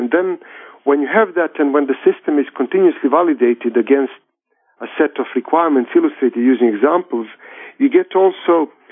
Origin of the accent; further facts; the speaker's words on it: Serbia; now in London, United Kingdom; At the moment, I'm in London. I'm originally from Serbia